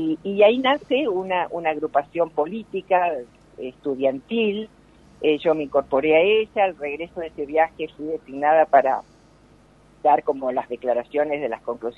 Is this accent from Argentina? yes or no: yes; Pilar, Santa Fe, Argentina; Nací en Pilar, provincia de Santa Fe, soy santafesina.